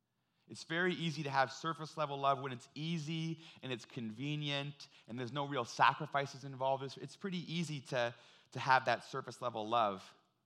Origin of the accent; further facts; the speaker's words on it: Ontario, Canada; A lot of you know that I'm from Ontario, and when I first drove out from Ontario to BC to go to school